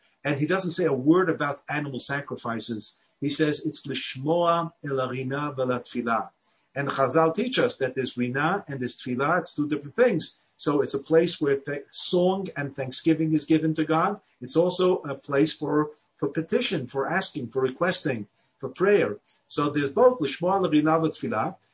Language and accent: English; New York City, New York, United States; Now, I remember growing up in the Borough Park in New York City, we had the greatest of chazanim.